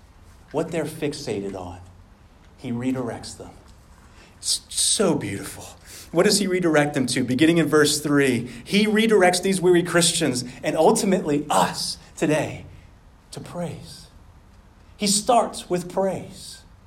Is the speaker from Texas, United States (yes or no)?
yes; Midland, Texas, United States; I used to have a pastor back in Midland. I'm originally from Midland